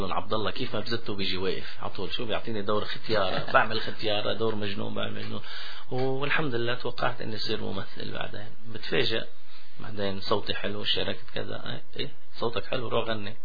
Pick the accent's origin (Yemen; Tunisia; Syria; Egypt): Syria; أنا ماني جار أنا ابن البلد يعني فبتنجرحي معه يعني كيف وتأثرت أكيد بكل الأحوال وأنا بصراحة ما طلعت من سوريا حتى بالحرب حتى كذا عائلتي هونيك